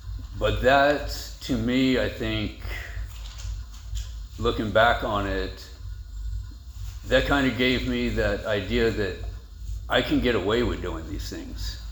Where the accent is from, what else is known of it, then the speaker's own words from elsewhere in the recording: San Jose, California, United States; So for me, I was born and raised up in the Bay Area, San Jose, and with my parents still together and everything.